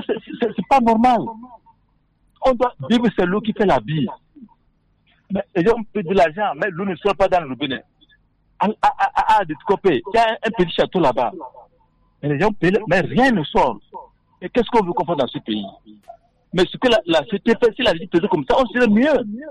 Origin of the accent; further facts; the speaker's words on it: Togo; Je suis révolté, que je suis togolais.